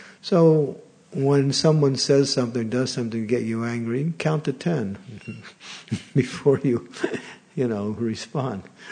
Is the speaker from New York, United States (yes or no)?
yes; New York, United States; And I'm from New York, and so New York, people from New York have a certain way of making fun of each other in a joking way, and nobody gets offended.